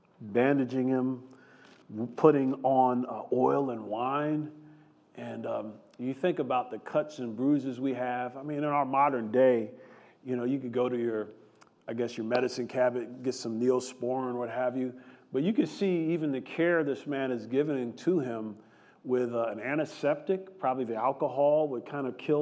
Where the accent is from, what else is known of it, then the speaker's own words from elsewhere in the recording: New Jersey, United States; I grew up in New Jersey, many of you know, and about a year or so ago, I went back home, and I walked around the neighborhood.